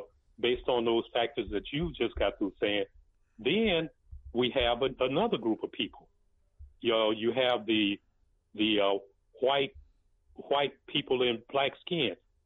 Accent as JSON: {"language": "English", "town": "East St. Louis", "region": "Illinois", "country": "United States", "also_born_or_lived": "Houston / Dallas", "lives_now": "Tulsa, United States", "said": "I'm from East St. Louis, Illinois."}